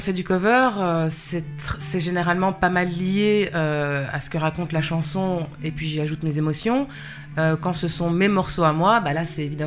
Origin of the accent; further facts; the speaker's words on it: France; Je suis française.